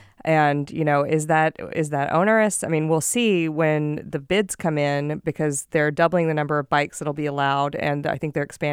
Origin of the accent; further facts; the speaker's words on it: Houston, Texas, United States; You know, I'm from Texas, as I'm sure everybody I know is sick of hearing me say. Mm-hmm. You know, I'm from Houston.